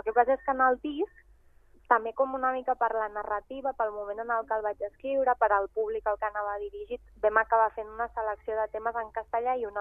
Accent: Sabadell, Catalonia, Spain; first language Catalan; moved away; Venir a Sabadell, estar amb la meva família, amb els meus amics de sempre

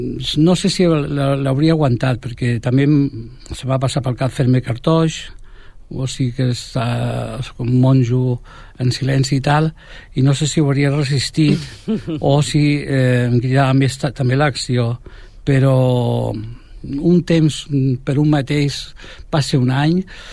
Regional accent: Badalona, Catalonia, Spain; passar primer d'una ciutat, d'un ambient urbà, jo soc de Badalona

